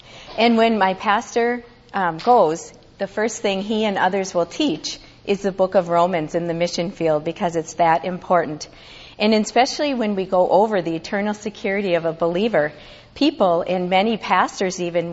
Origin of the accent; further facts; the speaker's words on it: Duluth, Minnesota, United States; I grew up in Duluth, Minnesota, and I'm still there now, frozen.